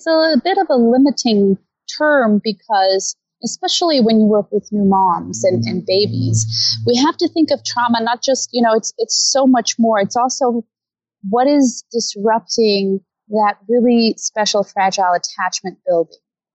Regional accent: Denmark; moved away as an adult; now in Los Angeles, United States; I am from Denmark originally, and did my master's in Denmark

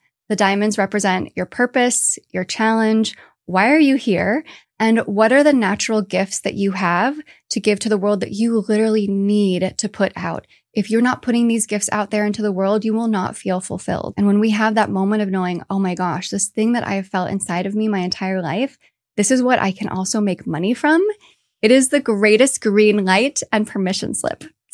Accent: California, United States; you know, I grew up in the Bay Area. I grew up in rooms where everything was about structure and about format

